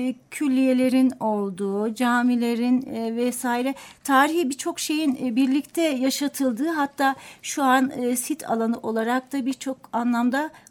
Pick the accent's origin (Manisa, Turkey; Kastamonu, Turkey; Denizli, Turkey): Kastamonu, Turkey; Daday; now in Ankara, Turkey; 1968 Kastamonu Daday doğumluyum.